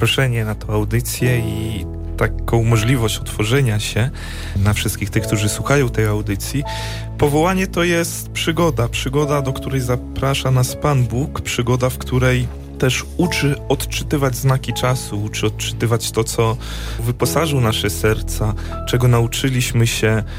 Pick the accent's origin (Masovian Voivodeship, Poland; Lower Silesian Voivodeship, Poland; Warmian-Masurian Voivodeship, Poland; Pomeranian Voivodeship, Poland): Warmian-Masurian Voivodeship, Poland; Ruciany-Nida; ja pochodzę z Mazur, Ruciany Nida, parafia Matki Bożej Miłosierdzia.